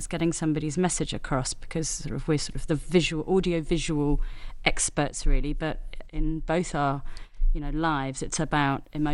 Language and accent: English; England, United Kingdom; also born or lived in Brazil; I'm half Brazilian. I was born in Brazil with a Brazilian mother, an English father, and I was brought up in England